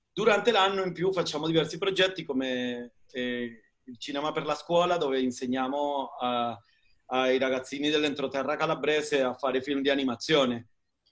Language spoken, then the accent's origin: Italian; Venezuela; now in Amantea, Italy; Io sono un calabrese di ritorno, sono cresciuto in Venezuela, ma sono tornato